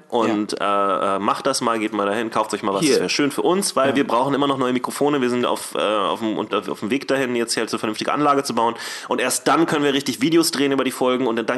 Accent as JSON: {"language": "German", "region": "Berlin", "country": "Germany", "tie": "born or raised there", "said": "Und ich bin ja hier in Schöneberg groß geworden."}